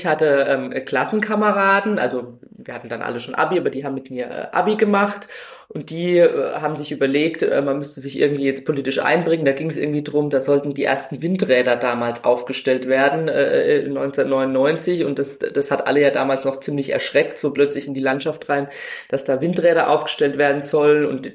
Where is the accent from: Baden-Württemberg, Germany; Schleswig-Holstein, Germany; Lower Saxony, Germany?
Baden-Württemberg, Germany; 43 Jahre alt, komme aus dem Norden von Baden-Württemberg